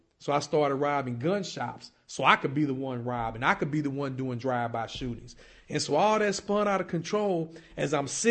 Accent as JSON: {"language": "English", "town": "East St. Louis", "region": "Illinois", "country": "United States", "tie": "born or raised there", "said": "this little kid who was born and raised in East St. Louis, Illinois, a little small, poor town right across the Mississippi River from St. Louis, Missouri, to an Italian mother and a black father in an area that was all black."}